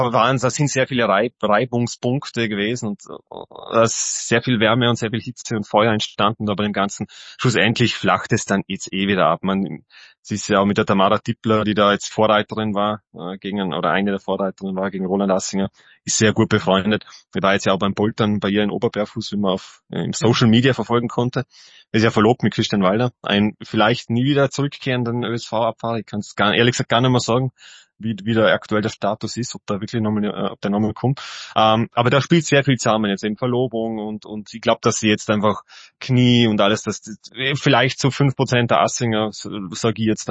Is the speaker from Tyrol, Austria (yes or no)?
yes; Tyrol, Austria; als Tirolerin hat es mir einfach natürlich ein bisschen sehr verfolgt